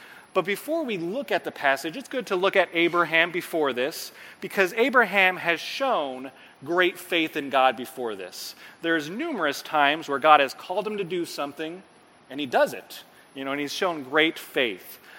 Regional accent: Canby, Oregon, United States; And, of course, I come from Canby, Oregon, where I've been the senior pastor there for about 3 years.

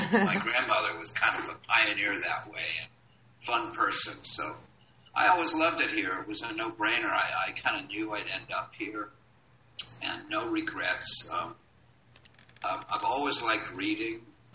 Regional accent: New York, United States; Well, yeah, I am originally from New York, but my parents were divorced, so we lived a lot of different places.

